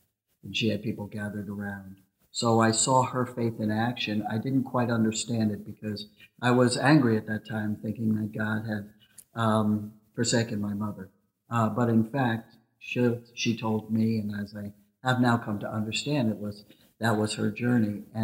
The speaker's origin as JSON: {"language": "English", "town": "Weston", "region": "Connecticut", "country": "United States", "tie": "born or raised there", "also_born_or_lived": "Long Island, New York", "said": "I was born in Long Island and I lived until I was in sixth grade there and then moved to Weston, Connecticut and have moved around the state quite a bit ever since."}